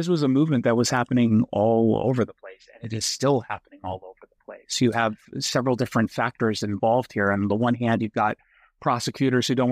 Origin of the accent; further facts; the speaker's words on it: United States; it's certainly a big issue for me because I'm an American Jew.